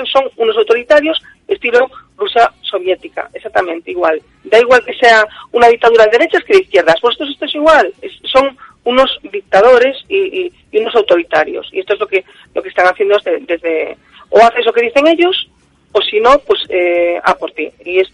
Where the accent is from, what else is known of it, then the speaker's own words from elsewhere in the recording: Balearic Islands, Spain; como menorquina tengo que defender los intereses de Menorca